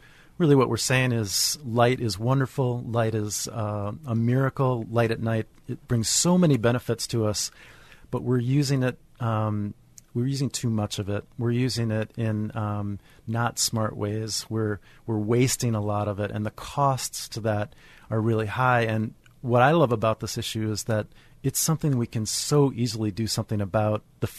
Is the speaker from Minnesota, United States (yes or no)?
yes; Minneapolis, Minnesota, United States; I grew up in Minneapolis, but as so many Minnesotans do, my family had a cabin up north, as we say